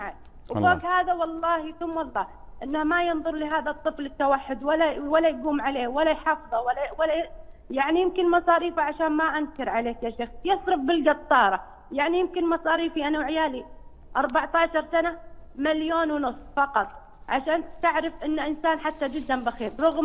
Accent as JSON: {"language": "Arabic", "country": "Saudi Arabia", "lives_now": "Sharjah, United Arab Emirates", "said": "أنا سعودية من أهلكم وجماعتك"}